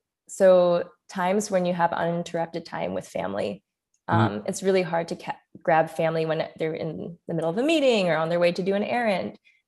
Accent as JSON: {"language": "English", "town": "Santa Monica", "region": "California", "country": "United States", "tie": "born or raised there", "said": "I grew up in Santa Monica, which is, you know, very safe, nice, beachy town, and it's diverse."}